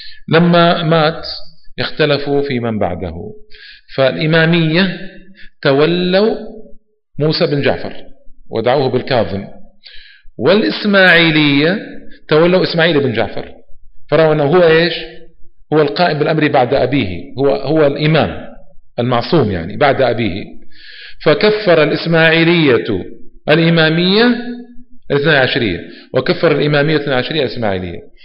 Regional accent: Saudi Arabia; عندنا في نجران

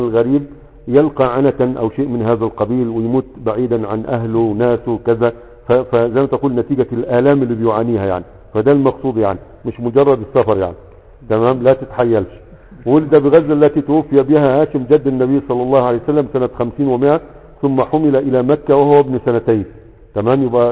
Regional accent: Egypt; now in Yemen; فانا جاي من مصر اليمن

